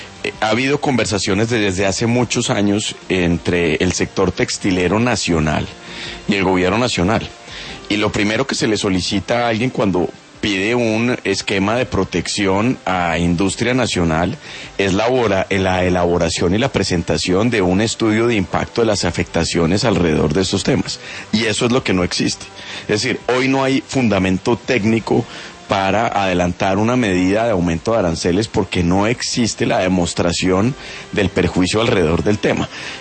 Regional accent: Colombia; los primeros que perdemos, Ricardo, somos los colombianos

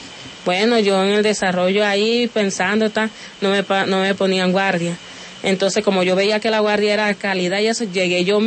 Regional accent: La Guajira, Colombia; Nosotros nos venimos desplazados de La Guajira para Varas Blancas, buscando un rumbo mejor.

